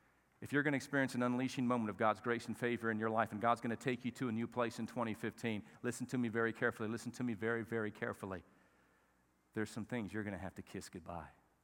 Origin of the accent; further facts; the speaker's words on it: United States; You know, we're from America, and Americans aren't in that.